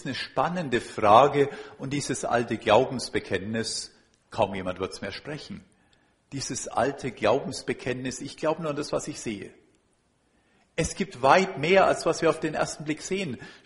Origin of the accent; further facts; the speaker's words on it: Karlsruhe, Baden-Württemberg, Germany; Ich komme ja aus Karlsruhe